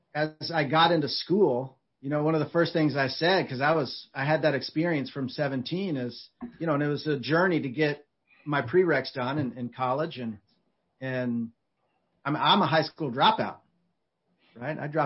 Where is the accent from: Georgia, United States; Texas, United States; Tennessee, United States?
Georgia, United States; Marietta; I was working in a coffee house in Marietta, Georgia, where my hometown.